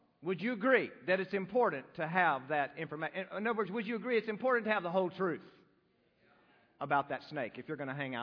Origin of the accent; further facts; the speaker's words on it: Texas, United States; I grew up in West Texas, right? What do we have in West Texas? Well, we have oil and we have snakes. And that's about it.